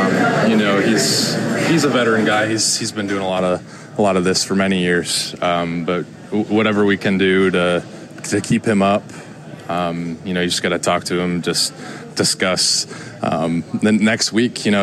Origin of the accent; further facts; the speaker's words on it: Minnesota, United States; I grew up in Minnesota, so I grew up watching him and idolizing him